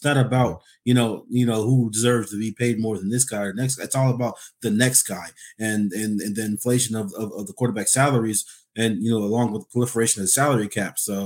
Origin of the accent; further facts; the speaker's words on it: Alaska, United States; That's because I'm from Alaska.